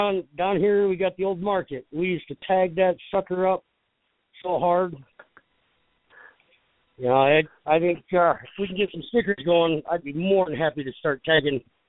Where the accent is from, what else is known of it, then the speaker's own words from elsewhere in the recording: Omaha, Nebraska, United States; Omaha, Nebraska.